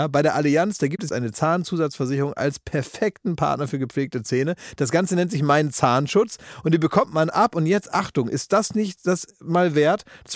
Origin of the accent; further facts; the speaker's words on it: Oldenburg, Lower Saxony, Germany; ich kenne das von in Oldenburg, ich komme aus Oldenburg